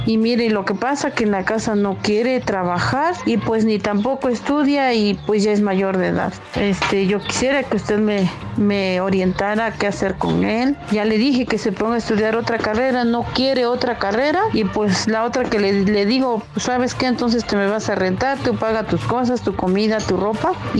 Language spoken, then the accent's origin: Spanish; Tlaxiaco, Oaxaca, Mexico; yo soy de Tlaxiaco, Oaxaca.